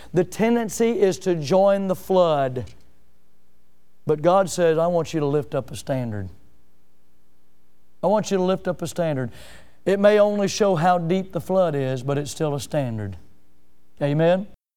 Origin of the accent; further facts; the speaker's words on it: United States; That's my right as an American if I don't want to.